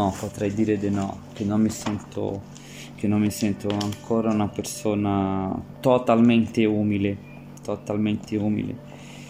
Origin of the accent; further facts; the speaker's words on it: Brazil; ho 33 anni, sono brasiliano, ho una moglie e due figlie